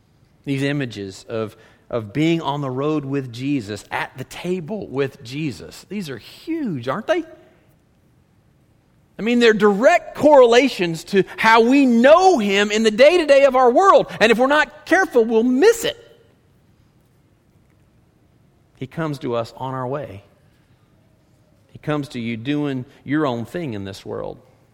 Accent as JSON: {"language": "English", "region": "Texas", "country": "United States", "said": "even though I was from Texas, I talked worse than they did, I was this novelty."}